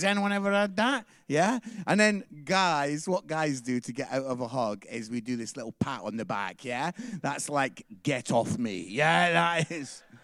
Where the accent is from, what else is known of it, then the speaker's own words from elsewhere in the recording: Scotland, United Kingdom; It's good to be here. I am Scottish. I don't know if there's anyone else Scottish here.